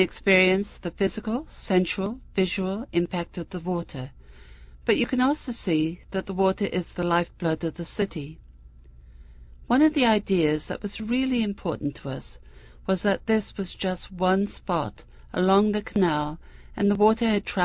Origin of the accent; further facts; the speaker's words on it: Northeast, United States; now in Phoenix, United States; Because we're from Northeast and the heat is savage in Phoenix